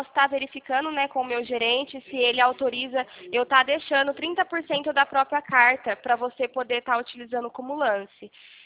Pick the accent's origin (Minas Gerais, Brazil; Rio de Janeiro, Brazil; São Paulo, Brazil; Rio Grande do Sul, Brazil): São Paulo, Brazil; Campinas; sou aqui de Campinas.